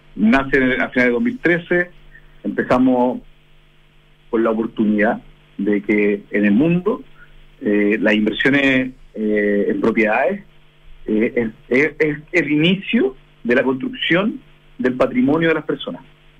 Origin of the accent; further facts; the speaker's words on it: Coquimbo, Chile; soy de Coquimbo y me vine al mundo startup en el 2010